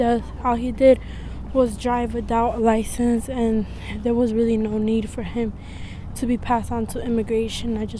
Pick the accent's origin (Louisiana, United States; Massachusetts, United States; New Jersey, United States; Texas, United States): Massachusetts, United States; Springfield; I'm from Springfield, Massachusetts. I came to D.C. with a purpose.